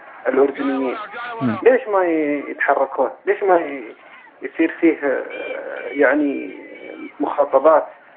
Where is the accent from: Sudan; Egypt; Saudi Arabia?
Saudi Arabia; انا طبعا سعودي